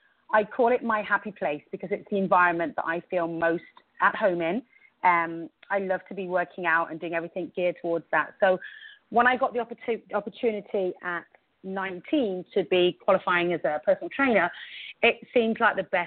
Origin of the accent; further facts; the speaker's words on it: England, United Kingdom; born there; moved away as an adult; You can hear from my accent that I was actually born in England, and I moved here when I was 26 years old.